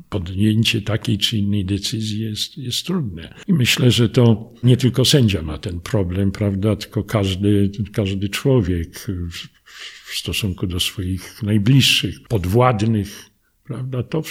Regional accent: Warsaw, Masovian Voivodeship, Poland; moved away as an adult; now in Kraków, Poland; ja wychowałem się w Warszawie, maturę zdawałem w Warszawie, ale chciałem troszkę odejść z gniazda i dlatego przyjechałem na studia do Krakowa.

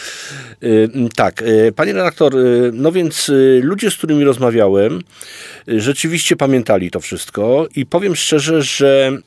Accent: Myślenice, Lesser Poland, Poland; Można powiedzieć z dziada pradziada, myśleniczanin.

